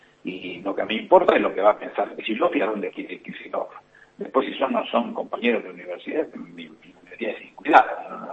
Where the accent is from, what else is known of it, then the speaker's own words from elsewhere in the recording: Quilmes, Buenos Aires Province, Argentina; born there; now in Lomas de Zamora, Argentina; Y yo que soy nacido en Quilmes, y mi madre vive en Quilmes, y que no me despego de Quilmes ni al cañonazo